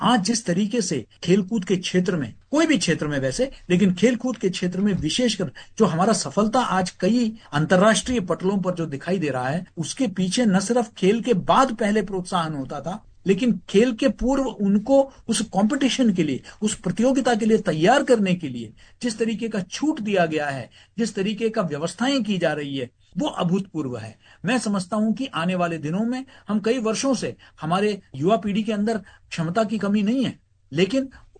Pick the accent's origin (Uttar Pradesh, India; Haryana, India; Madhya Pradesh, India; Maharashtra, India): Madhya Pradesh, India; देखिए मैं तो मध्य प्रदेश से ही आया हूं